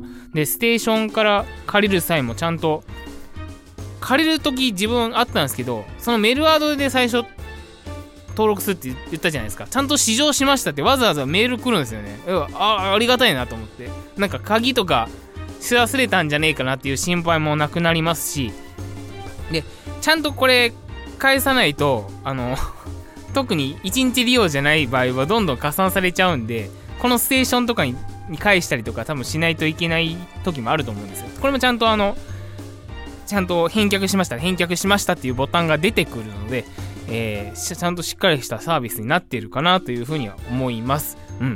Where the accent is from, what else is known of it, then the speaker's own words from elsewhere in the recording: Kyoto, Japan; 自分地元京都なんですけど、京都にあんのかなって言って調べたんですよ。